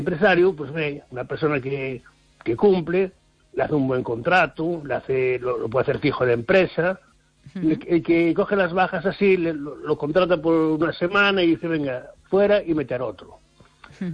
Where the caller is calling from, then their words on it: Ferrol, Galicia, Spain; de Ferrol.